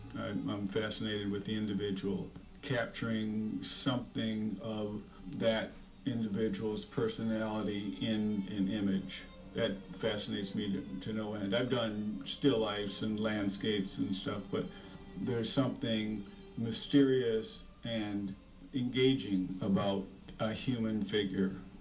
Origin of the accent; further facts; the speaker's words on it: Detroit, Michigan, United States; now in Wakulla, United States; Originally from Detroit, grew up in the Motor City, and moved to Wakulla probably about 9 years ago.